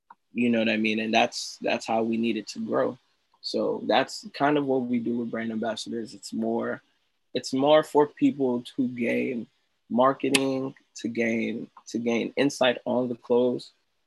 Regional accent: England, United Kingdom; born there; And what was crazy is because I was born in England. I have a lot of family in England.

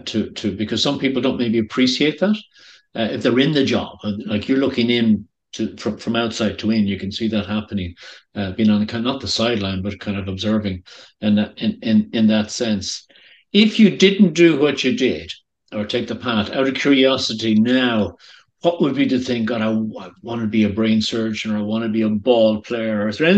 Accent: Ireland; Well, I suppose being Irish, we have these Paddy the Irishman and Paddy the Englishman and Paddy the Scotsman.

